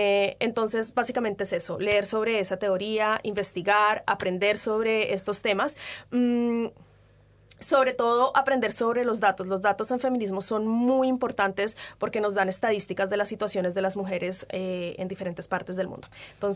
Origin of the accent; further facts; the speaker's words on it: Colombia; moved away as an adult; now in New Zealand; soy colombiana, llegué a Nueva Zelanda hace un poco más de 9 años. Aquí llegué sin nada de inglés